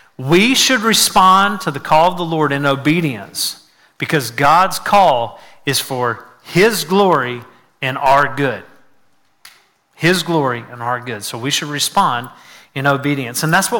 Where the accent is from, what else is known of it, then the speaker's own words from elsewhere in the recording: Conyers, Georgia, United States; There was bumper stickers in our hometown, or in my hometown and around the area, that said, Conyers, Georgia, eat, sleep, and see Mary.